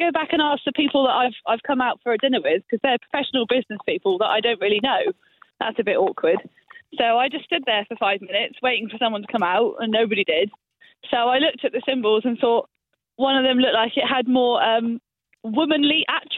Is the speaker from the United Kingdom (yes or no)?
yes; Exeter, South West England, United Kingdom; I'm from Exeter.